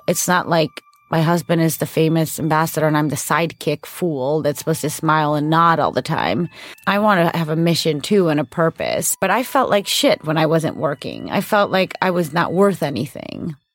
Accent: Chicago, Illinois, United States; I grew up like on the South Side. When I was younger, my parents were immigrants, like really like, I mean, very close to where Michelle Obama grew up, like a very ethnic neighborhood, like very diverse, you know, and then very poor.

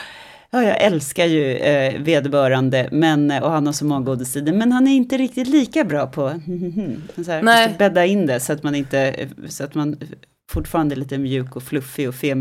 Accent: Stockholm County, Sweden; accent: Stockholm dialect; om jag skulle försöka läsa upp det här för er med min stockholmska, det skulle bli jättekonstigt

